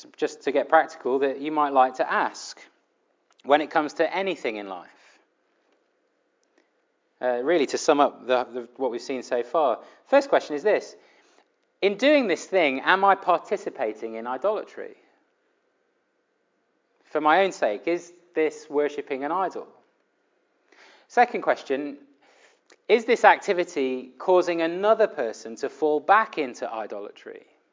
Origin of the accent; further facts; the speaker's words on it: United Kingdom; Now, I have to say, as a British person and someone that likes people liking me, that couldn't be more awkward, could it?